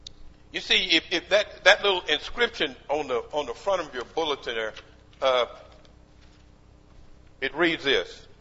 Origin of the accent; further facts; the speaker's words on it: Abilene, Texas, United States; I remember as a young lad growing up in Abilene, Texas.